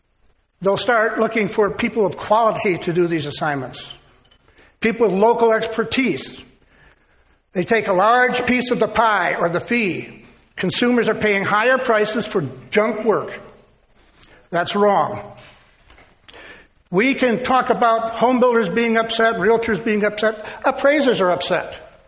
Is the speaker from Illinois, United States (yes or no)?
yes; Chicago, Illinois, United States; Look, I'm from the Chicago area. We know how to take care of people there, right?